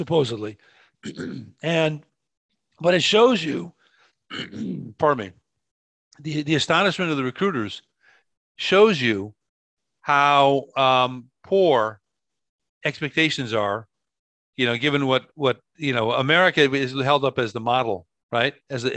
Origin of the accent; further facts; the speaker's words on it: New York, United States; moved away as an adult; also born or lived in Florida; now in Peru; I'm an expat American. I'm from New York, but we lived in Florida a long, long time. Then I ended up becoming an expat. We moved to Peru.